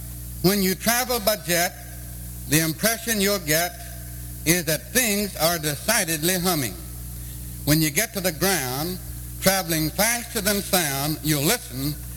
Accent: Texas, United States; I know, because I'm a Texan too.

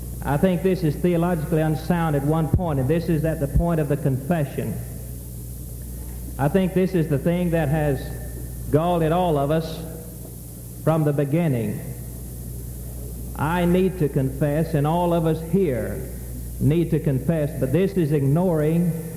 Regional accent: Elkin, North Carolina, United States; Mr. President … from Elkin, North Carolina.

